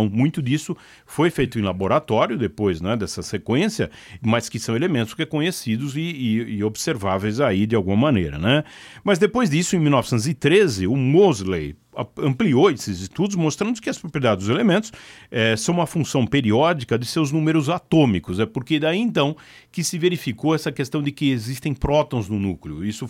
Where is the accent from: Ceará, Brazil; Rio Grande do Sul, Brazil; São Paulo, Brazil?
Rio Grande do Sul, Brazil; bom, como gaúcho, né?